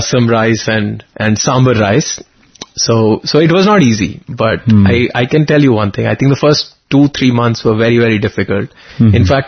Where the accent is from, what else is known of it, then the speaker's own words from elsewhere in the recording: Delhi, India; It was not easy from growing up in Delhi to suddenly coming to Parthi